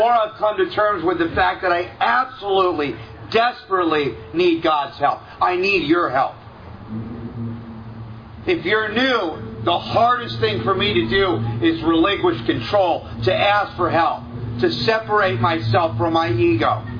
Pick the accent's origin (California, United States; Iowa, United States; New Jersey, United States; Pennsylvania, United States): California, United States; I'm from Southern California.